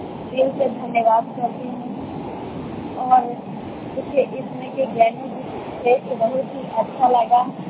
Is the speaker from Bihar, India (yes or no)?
yes; Bihar, India; और हम वैशाली जिला के रहने वाली हूँ